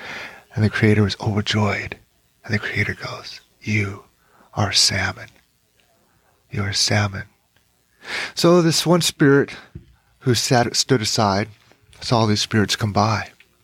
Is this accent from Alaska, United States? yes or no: yes; Juneau, Alaska, United States; I grew up in Juneau, Alaska. I went to grade school there.